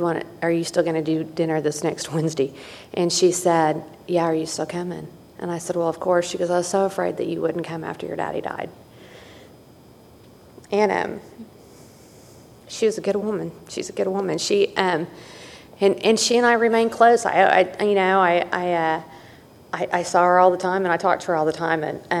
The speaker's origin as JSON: {"language": "English", "region": "Oklahoma", "country": "United States", "said": "I'm from Oklahoma. I am not an OU fan. I'm an Oklahoma State girl."}